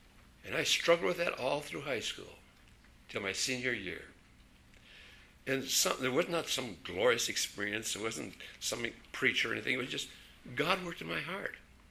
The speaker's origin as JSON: {"language": "English", "town": "Hinckley", "region": "Minnesota", "country": "United States", "tie": "born or raised there", "said": "But as you know, I grew up in Hinckley, Minnesota, where the men are men, and pansies are flowers, and the women are slightly above average. My dad had a hardware store in Hinckley."}